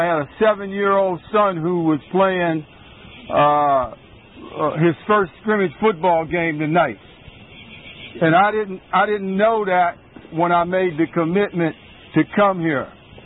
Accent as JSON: {"language": "English", "town": "Cleveland", "region": "Ohio", "country": "United States", "said": "I'm from Cleveland, Ohio. I already said I'm 58 because I'm proud that I'm 58, because I'm not supposed to be here"}